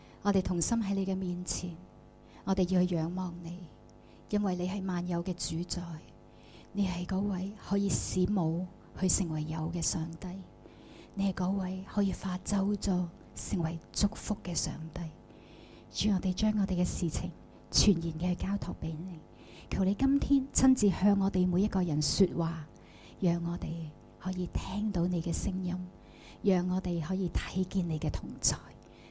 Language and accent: Cantonese; Hong Kong; 我哋香港人曾几何时係被呢个信心危机冲击得好大。